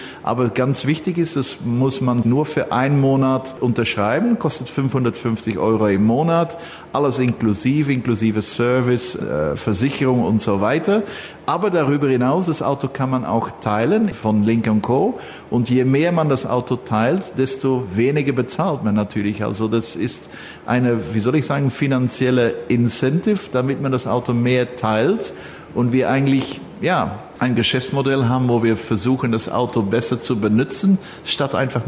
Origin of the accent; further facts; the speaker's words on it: Belgium; ich bin Belgier